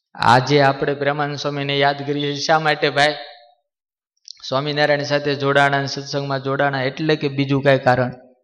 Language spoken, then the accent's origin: Gujarati; Gujarat, India; અમારા કચ્છના હજારો માણસો હતા